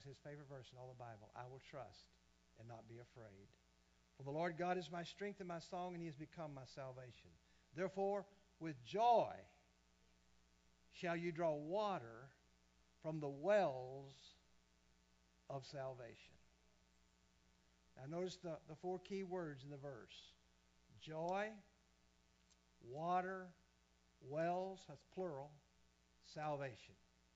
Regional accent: Port Arthur, Texas, United States; We grew up in Port Arthur, and we would make the trip up into East Texas.

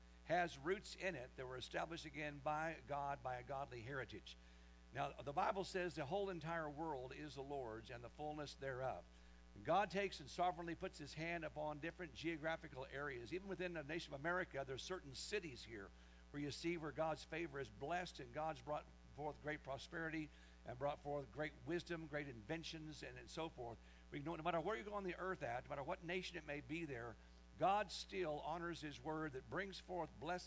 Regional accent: Kansas, United States; I know when I come from Kansas, the entire western part of Kansas is irrigated by the aqueous beds or by the Aquafaba Basin out there in Colorado and western Kansas, for example.

